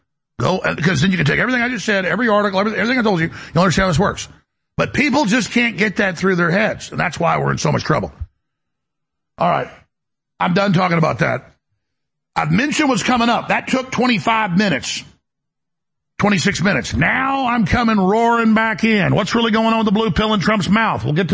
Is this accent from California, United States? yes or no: no; Dallas, Texas, United States; now in Austin, United States; Again, I grew up in Dallas when it was off and on the murder capital of the country.